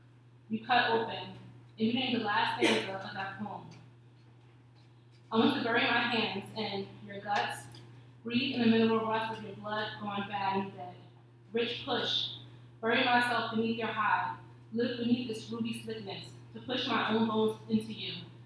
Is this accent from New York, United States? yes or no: yes; New York, United States; Growing up in the New York metro area, I've had the opportunity to meet lots of artists, writers, and celebrities.